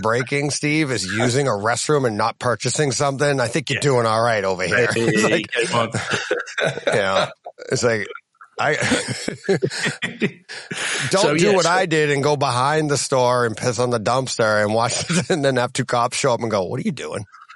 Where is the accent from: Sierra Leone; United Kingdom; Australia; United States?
United Kingdom; England; accent: English; My English accent.